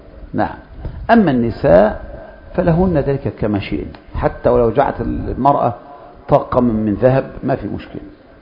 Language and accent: Arabic; Egypt; معروفة عندنا في مصر